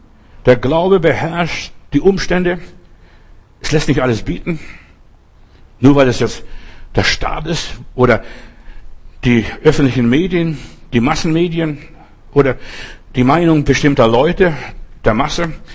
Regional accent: Klaipėda County, Lithuania; Ich bin mal in Memelland, also in meiner Heimat gewesen.

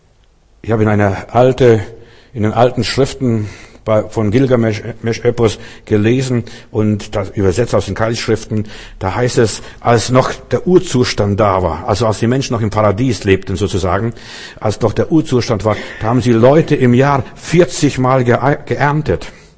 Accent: Lithuania; Als ich vor ein paar Jahren durch Litauen fuhr, meine Heimat, und ich war schockiert. Ich kenne Litauen ganz anders oder habe ganz anders gekannt.

